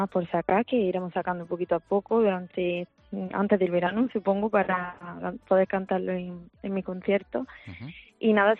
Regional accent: Granada, Andalusia, Spain; Pero bueno, aquí en mi tierra sí que es verdad que me conocen. Tengo muchos bolos este verano también por aquí, por Granada.

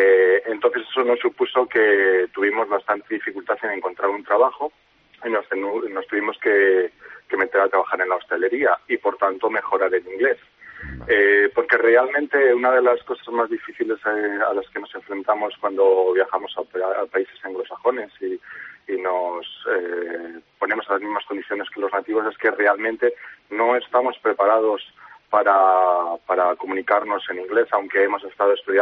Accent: Spain; los españoles hacemos

